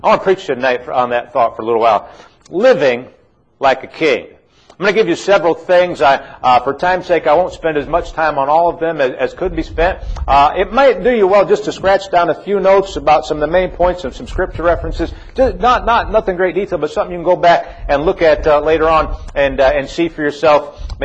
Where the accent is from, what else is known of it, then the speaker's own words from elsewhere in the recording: Illinois, United States; I grew up in the Roman Catholic Church in the state of Illinois.